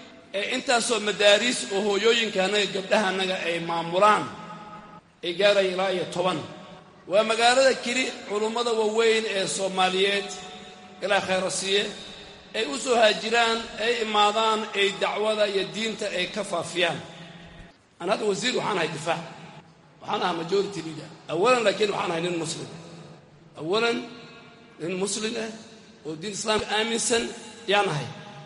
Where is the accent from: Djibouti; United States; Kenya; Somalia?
Kenya; waxaan ahay Kenyaan